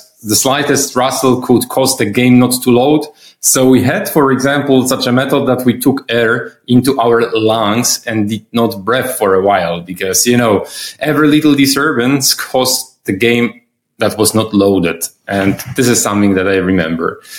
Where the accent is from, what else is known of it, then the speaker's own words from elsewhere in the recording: Poland; now in Switzerland; I come originally from Poland, but I moved to Switzerland several years ago.